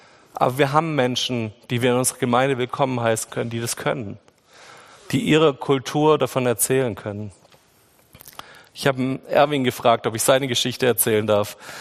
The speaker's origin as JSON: {"language": "German", "region": "Baden-Württemberg", "country": "Germany", "said": "der ist doch viel zu emotional als für mich als Schwabe"}